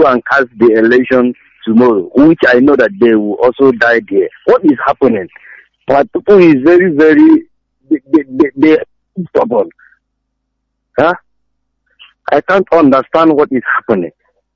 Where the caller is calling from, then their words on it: Aba, Abia, Nigeria; I'm calling from Aba.